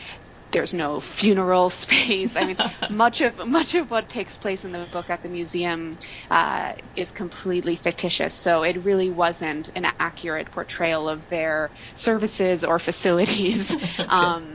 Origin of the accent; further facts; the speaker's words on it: Manhattan, New York, United States; I am from Manhattan and I went to Norway